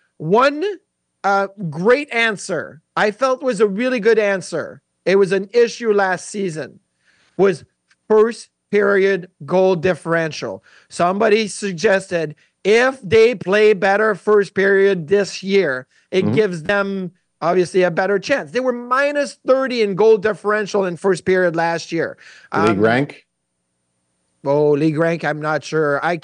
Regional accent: Latvia; Desires is adding an S on everything like I usually do because I'm from Latvia.

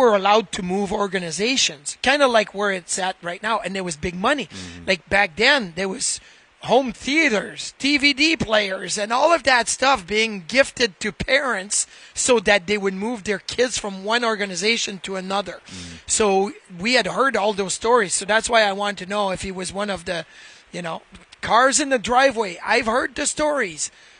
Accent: Quebec City, Quebec, Canada; I grew up in Quebec City, and we had to play with our town.

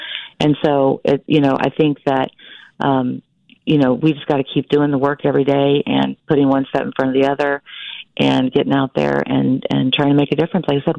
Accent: Wichita, Kansas, United States; I'm from Wichita, Kansas.

